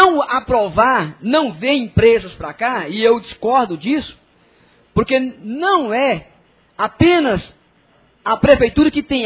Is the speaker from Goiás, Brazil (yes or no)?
yes; Formosa, Goiás, Brazil; born there; nós que nascemos aqui em Formosa, nós estamos vendo o tamanho do crescimento que Formosa está tendo.